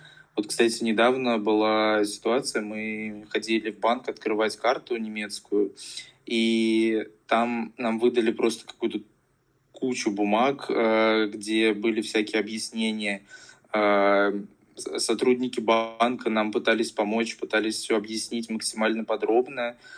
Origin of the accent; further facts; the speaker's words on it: Moscow, Russia; Я москвич, поэтому сужу по Москве.